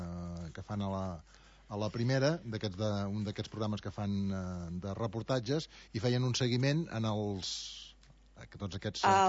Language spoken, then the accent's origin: Catalan; Girona, Catalonia, Spain; gironí. Perquè som de Girona, d'aquí, de la terra.